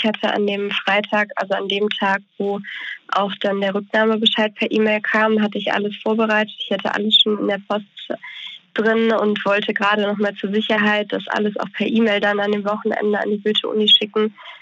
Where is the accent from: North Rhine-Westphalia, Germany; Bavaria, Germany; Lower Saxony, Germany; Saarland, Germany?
North Rhine-Westphalia, Germany; Bonn; Das Leben hier in Bonn, also ich komme aus Bonn, zurückzulassen quasi.